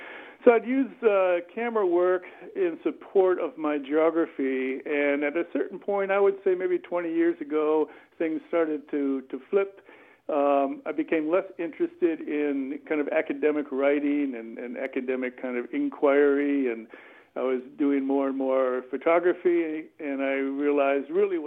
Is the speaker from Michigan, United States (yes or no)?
yes; Port Huron, Michigan, United States; Well, I grew up in Port Huron, Michigan, so over on Lake Huron, the shore of Lake Huron, where it dumps into the St. Clair River.